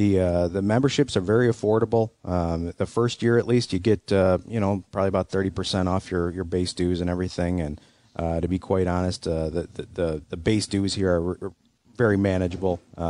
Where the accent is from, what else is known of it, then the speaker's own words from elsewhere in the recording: Hamburg, New York, United States; I'm from Hamburg, and I just take a short drive.